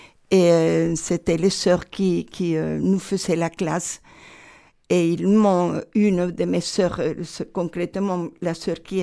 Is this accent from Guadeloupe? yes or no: no; Venezuela; De Venezuela.